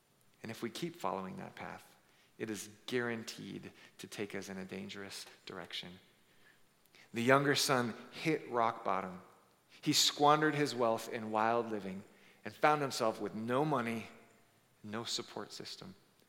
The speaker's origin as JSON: {"language": "English", "region": "Hawaii", "country": "United States", "tie": "born or raised there", "said": "Many of you know I grew up in Hawaii, beautiful place, but it was hard because I was teased mercilessly as a child because I didn't look like my peers looked."}